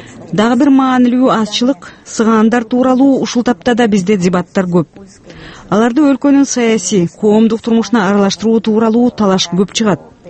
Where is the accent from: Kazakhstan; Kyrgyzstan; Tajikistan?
Kazakhstan; Мен өзүм Казакстанда туруп өскөм. Ал жакка тез-тез каттап турам.